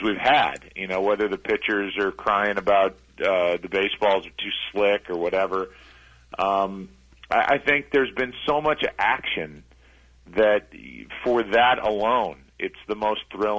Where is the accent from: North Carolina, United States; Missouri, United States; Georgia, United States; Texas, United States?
Missouri, United States; St. Louis; It's hilarious just because I grew up with Hamm in St. Louis.